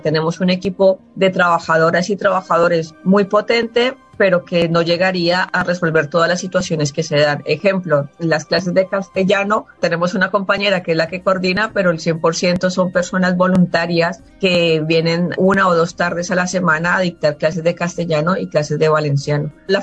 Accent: Colombia; yo que soy colombiana y quiero ofrecer una cena colombiana

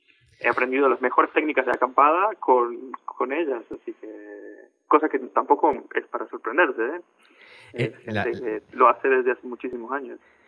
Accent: Argentina; accent: Argentine; now in Spain; por mi acento, como habrás descubierto, soy argentino, pero llevo viviendo en Cataluña como 20 años. Y cuando me volví a Argentina en 2015, estuve viviendo un año allí

